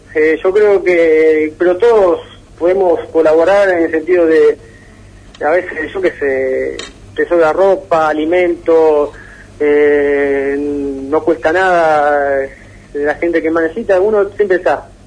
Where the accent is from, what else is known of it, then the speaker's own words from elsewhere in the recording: Uruguay; now in Santa Fe, Argentina; porque no digamos que yo soy uruguayo, la vengo a pelear y a remar acá